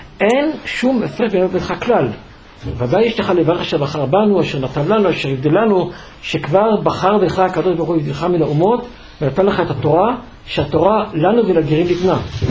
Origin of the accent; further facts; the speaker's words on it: Jerusalem, Jerusalem District, Israel; born there; אני לא יכול לומר חוויות כאלה כי נולדתי בירושלים, ולכן מעולם לא עליתי לארץ.